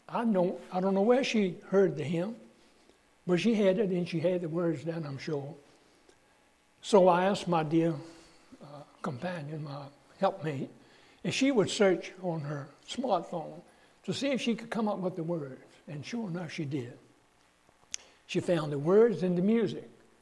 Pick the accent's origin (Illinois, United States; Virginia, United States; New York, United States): Virginia, United States; Petersburg; See, I was born and raised in Petersburg, and two blocks away was the Appomattox River.